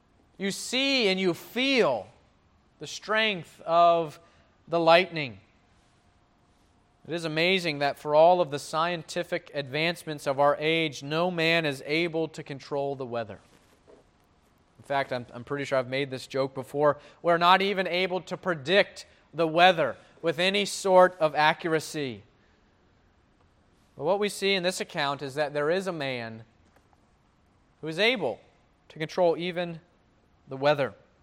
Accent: Florida, United States; growing up in Florida and now living again in the southeast on the coast

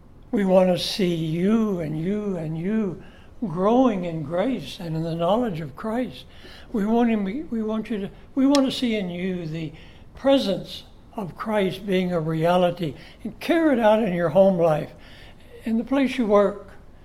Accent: Rocky Mount, North Carolina, United States; well, I'm from Rocky Mount and I want to invite you to come to our Bible study this evening.

